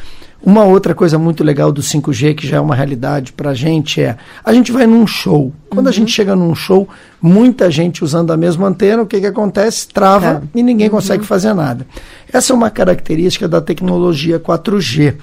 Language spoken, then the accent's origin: Portuguese; Porto Alegre, Rio Grande do Sul, Brazil; eu sou gaúcho, né, de Porto Alegre.